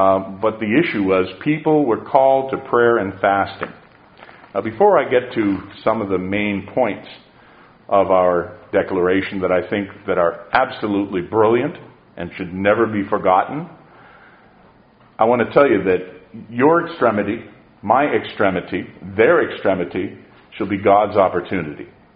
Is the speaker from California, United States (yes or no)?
no; Lexington, Massachusetts, United States; also born or lived in Northampton; I'm a native New Englander, born in Lexington, Massachusetts, and raised in Lexington and Northampton, New Hampshire.